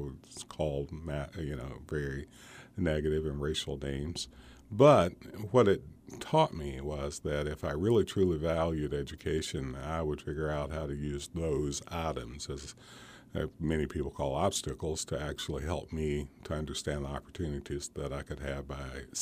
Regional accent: Appalachia, United States; I mean, when I was growing up, I'm from Appalachia, and family, obviously, we were poor.

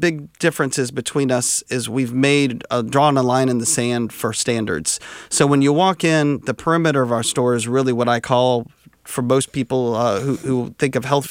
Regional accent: Jacksonville, Florida, United States; also born or lived in Atlanta; native is I'm from Jacksonville before the word local was a big term

